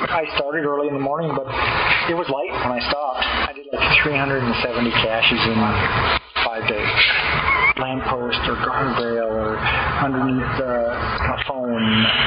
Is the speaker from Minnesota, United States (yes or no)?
yes; Minnesota, United States; When I grew up in Minnesota, I run over in the road everywhere.